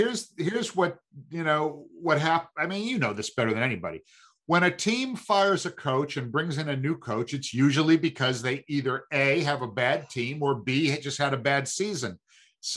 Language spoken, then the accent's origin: English; Brooklyn, New York, United States; Listen, I grew up in Brooklyn.